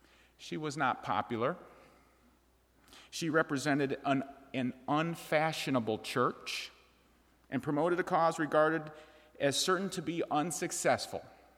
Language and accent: English; Chicago, Illinois, United States; I grew up in Chicago, where we say vote early and vote often.